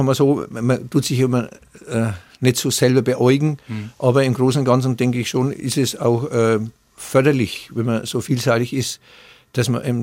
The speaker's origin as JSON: {"language": "German", "region": "Bavaria", "country": "Germany"}